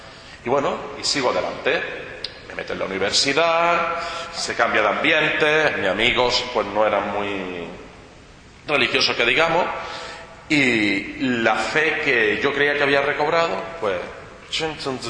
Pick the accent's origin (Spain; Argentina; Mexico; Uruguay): Spain; Jaén, Andalusia; born there; tengo 32 años, nací en Jaén, en Andalucía, en una familia católica